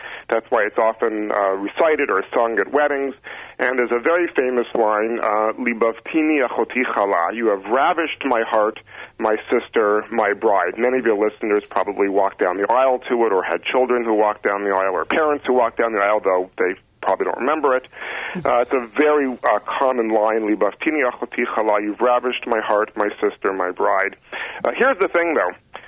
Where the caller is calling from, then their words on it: New York, United States; I'm calling in from New York.